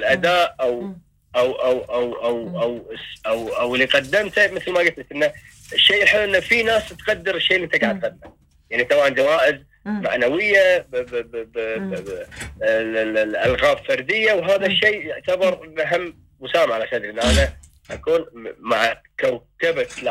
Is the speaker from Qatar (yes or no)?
yes; Qatar; أن أنا يعني أمثل ديرتي وأمثل قطر في المونديال